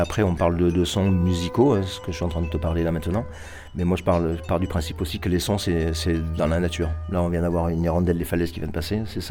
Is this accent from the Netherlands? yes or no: no; Nouvelle-Aquitaine, France; je suis natif de la vallée de la Vézère.